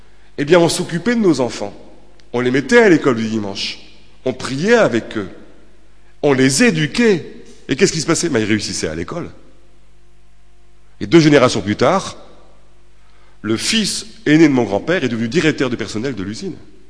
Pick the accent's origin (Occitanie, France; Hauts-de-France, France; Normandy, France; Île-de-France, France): Hauts-de-France, France; Lille; J'ai grandi à Fives, un quartier hyper populaire, un quartier d'ouvriers. C'est le quartier de mon enfance, de ma jeunesse, etc.